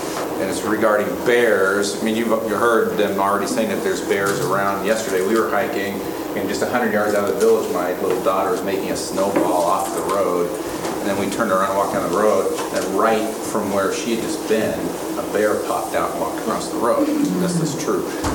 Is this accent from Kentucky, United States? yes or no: no; Montana, United States; But we're from Montana.